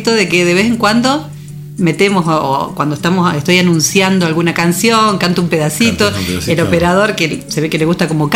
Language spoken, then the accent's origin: Spanish; San Cristóbal, Santa Fe, Argentina; creo que a los 12, 13 años yo dormía con la radio y tenía determinados programas en San Cristóbal, en mi pueblo, que escuchábamos, que eran de radios de Rafaela o de Rosario.